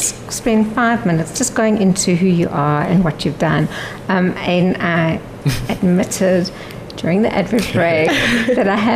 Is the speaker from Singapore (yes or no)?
no; South Africa; I'm proudly South African